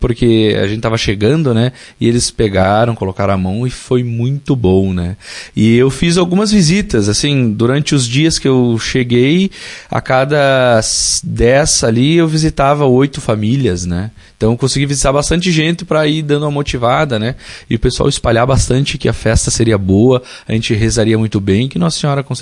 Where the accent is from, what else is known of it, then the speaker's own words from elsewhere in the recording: Porto Alegre, Rio Grande do Sul, Brazil; Eu vim em 2022 para cá, né? Eu sou de Porto Alegre, fiz toda a minha caminhada vocacional no seminário de Viamão, de Gravataí também, e depois em 2022 eu vim para cá, daí eu vim morar no Santuário de Ibiaçá